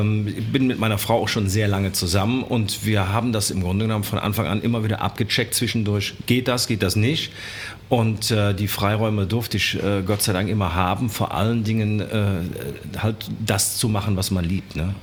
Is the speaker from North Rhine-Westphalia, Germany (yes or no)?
yes; Cologne, North Rhine-Westphalia, Germany; born there; Geboren in Köln und mein Vater hat 1970 tatsächlich in meinem Geburtsjahr Blum und Blömscher gegründet